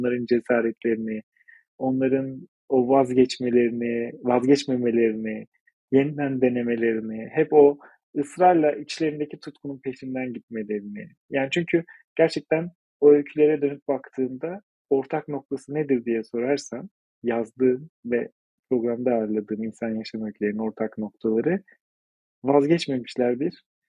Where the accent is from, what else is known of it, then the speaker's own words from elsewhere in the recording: Ankara, Turkey; Ankara aşığı bir Ankaralıyım. Gerçekten de öyle. Ben Ankara'yı çok seviyorum. Doğduğum, büyüdüğüm, ilk yarımın kabuk bağladığı şehir.